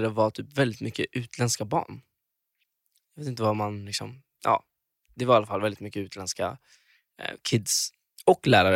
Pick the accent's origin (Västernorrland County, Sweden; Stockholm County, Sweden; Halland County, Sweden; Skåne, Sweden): Halland County, Sweden; Kungsbacka; also born or lived in Gothenburg; vi flyttade från Göteborg till Halland, Kungsbacka, utanför Göteborg. Stället som heter Åsa.